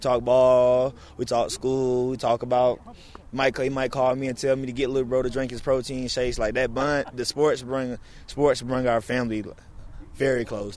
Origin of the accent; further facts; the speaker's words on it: Atlanta, Georgia, United States; we're from Atlanta, like. We don't cry about nothing.